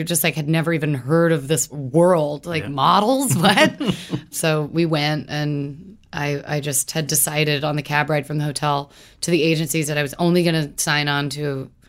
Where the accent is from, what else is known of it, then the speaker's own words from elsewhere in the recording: Louisville, Kentucky, United States; born there; I was born in Louisville, Kentucky.